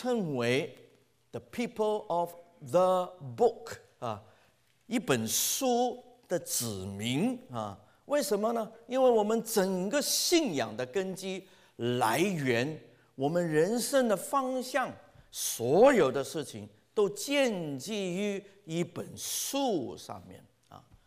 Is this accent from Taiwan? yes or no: no; China; 我们中国人说是情不自禁